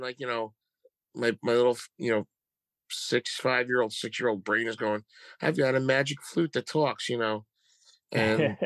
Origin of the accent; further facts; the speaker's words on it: New Jersey, United States; Yeah, I kind of remember being growing up in Jersey as a kid